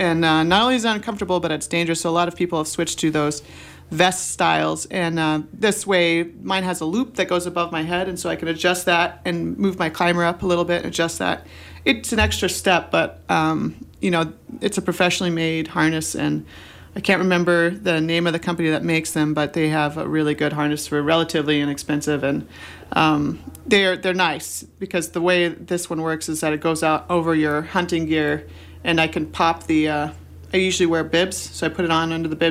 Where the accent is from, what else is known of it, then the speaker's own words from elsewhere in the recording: California, United States; I come from California. Our public radio stations are very different than you guys.